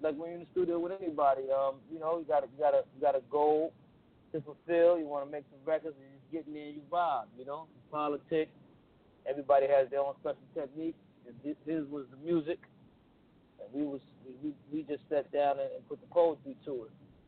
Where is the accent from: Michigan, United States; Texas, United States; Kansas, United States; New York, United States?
New York, United States; Brooklyn; Yeah. I mean, you know, I'm from Brooklyn though, but at the end of the day, you know, Shan was one of the warriors on the forefront.